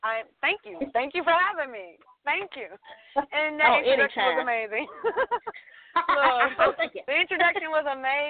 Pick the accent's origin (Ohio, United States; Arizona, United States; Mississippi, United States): Ohio, United States; Cincinnati; You know, I'm from Cincinnati. I saw them popping up in Little Cincinnati.